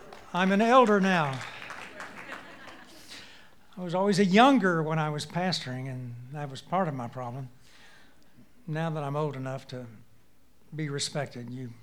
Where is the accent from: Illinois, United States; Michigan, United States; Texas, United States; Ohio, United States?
Texas, United States; Wichita Falls; I grew up in Wichita Falls, Texas. My parents started a Bible church when I was 6 years old.